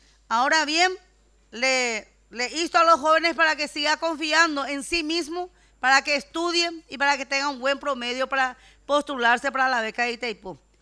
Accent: Paraguay; todos somos paraguayos y seres humanos que necesitamos tener la oportunidad para salir adelante

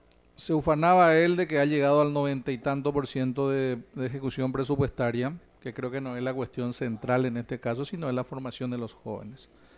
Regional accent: Paraguay; Pero Paraguay fue uno de los peores. O sea, nuestra educ

